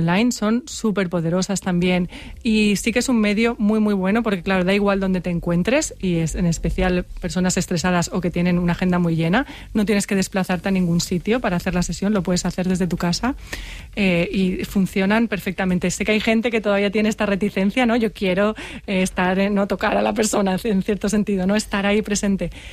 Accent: Andalusia, Spain; No, jo soy andaluza.

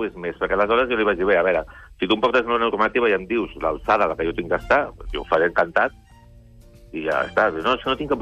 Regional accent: Sant Boi de Llobregat, Catalonia, Spain; Sí, de Sant Boi tenim la terra.

